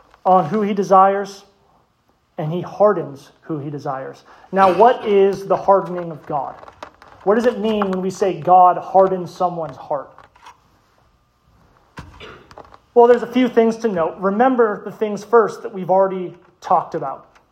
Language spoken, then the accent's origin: English; Lake Havasu City, Arizona, United States; now in Minnesota, United States; My hometown, Lake Havasu City, holds the record in Arizona for the highest official temperature in the state, which was 129 degrees.